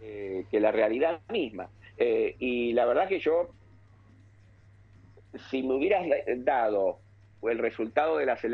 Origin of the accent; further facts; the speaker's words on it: Argentina; Yo estoy aquí trabajando, no estoy viviendo, ¿no? Sigo siendo un argentino más.